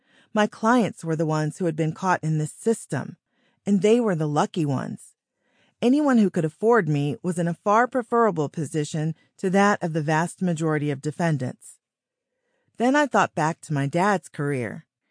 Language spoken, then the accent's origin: English; Beverly Hills, California, United States; two lawyers for parents, a stoner dad, growing up in Beverly Hills in the 70s and 80s, my writing this book will not come as a surprise.